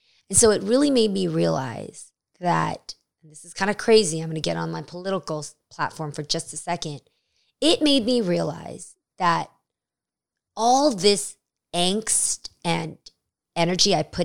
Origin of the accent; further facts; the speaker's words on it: United States; being Asian American, I'm so thankful to understand all of my differences